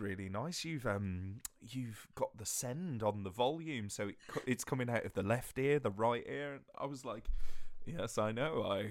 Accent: Birmingham, West Midlands, United Kingdom; But I am from Birmingham

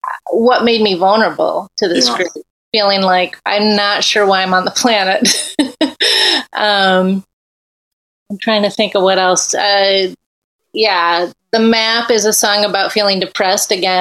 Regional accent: Midwest, United States; now in Boston, United States; I wrote a song about moving to Boston recently and how much this city means to me as a Midwesterner who was like, how did I end up here?

